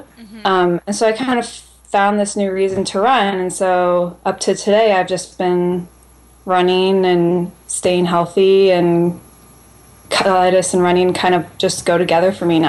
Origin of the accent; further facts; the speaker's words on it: California, United States; I grew up in Northern California, started running competitively probably in sixth grade, all through high school